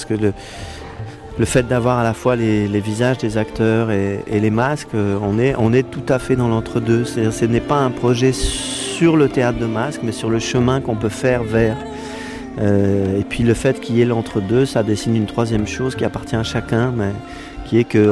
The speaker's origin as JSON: {"language": "French", "country": "Greece", "said": "C'est aussi une manière de dire que la voix courante qui fait qu'on origine le théâtre chez nous en Grèce, je ne le ressens pas comme ça."}